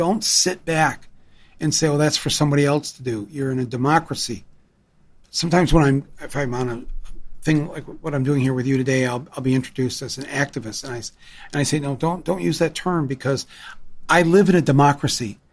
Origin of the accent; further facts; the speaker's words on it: Canada; As a Canadian, you're only allowed three.